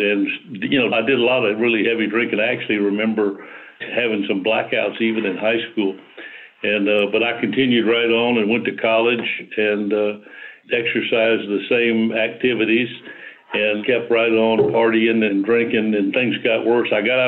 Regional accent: Galveston, Texas, United States; I grew up in Galveston, Texas, and a lot of people don't realize that Galveston was a completely illegal town. I moved there with my folks. I was 5 years old, 1943

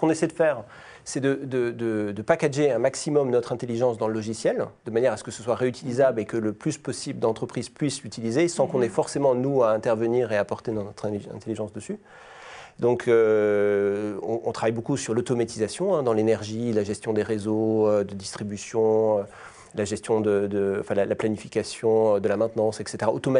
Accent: New Caledonia; now in Paris, France; Alors, je suis de Nouvelle-Calédonie, c'est un territoire français d'outre-mer. Et voilà, ça fait un peu plus de 10 ans que je vis à Paris.

